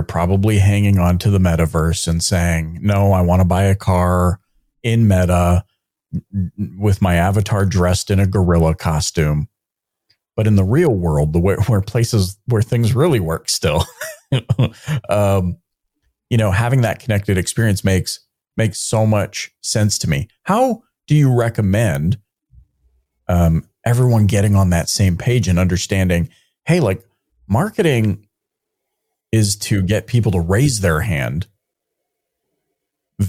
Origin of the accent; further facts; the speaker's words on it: Canada; obviously my affinity for anyone who hails from my home country. So Got to shout out Canada and just say it's always a delight to connect with y'all.